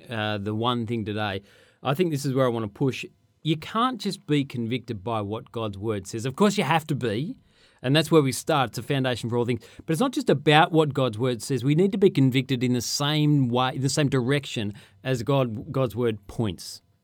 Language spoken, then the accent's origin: English; Sydney, New South Wales, Australia; now in Brisbane, Australia; Okay, look, yeah, I'm from Sydney originally. I live in Brisbane now. I moved up there about 11 years ago or so.